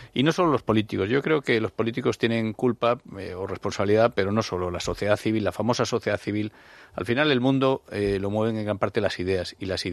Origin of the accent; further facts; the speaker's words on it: Asturias, Spain; Cuando yo nací en Asturias, yo nací en el año 60, ¿no? Entonces nacían más del triple de niños que ahora, ¿no? Yo me crié en una Asturias que estaba, como toda España, rebosante de chiquillos.